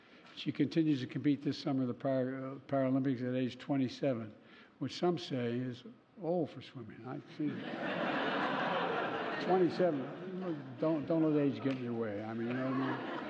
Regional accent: Scranton, Pennsylvania, United States; I grew up in Scranton, Pennsylvania, hearing from my grandpa.

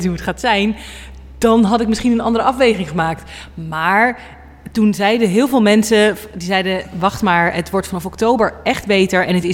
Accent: Netherlands; Ja, ik ben echt steun gaan zoeken als een echte Hollander.

